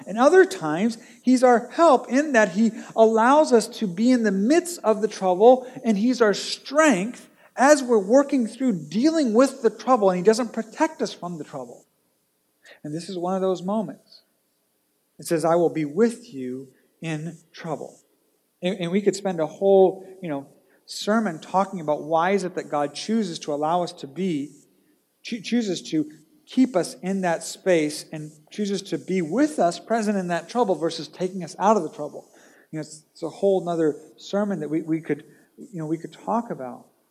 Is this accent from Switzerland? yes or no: no; Japan; So growing up in Japan, where Buddhism and Shintoism are the main religions, I remember as a kid, the first house we lived in on the kind of lower end of this mountain